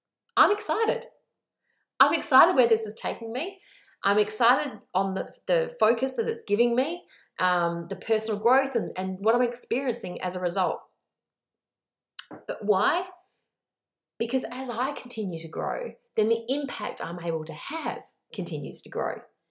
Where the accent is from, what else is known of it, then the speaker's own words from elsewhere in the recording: Australia; now in New Zealand; because I'm Australian living in New Zealand.